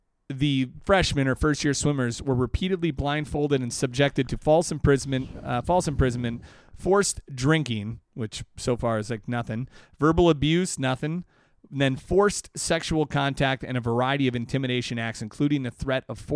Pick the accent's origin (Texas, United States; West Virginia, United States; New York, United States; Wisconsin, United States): Wisconsin, United States; When I was growing up in Wisconsin, there were hazing stories already at that point